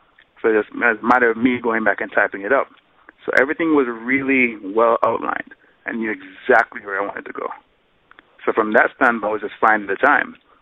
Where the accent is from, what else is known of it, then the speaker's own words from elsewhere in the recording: Jamaica; I think that's part of just growing up on an island. Like growing up in Jamaica, whenever I wanted to kind of get things off my mind or just clear my head, I'd always go to the beach.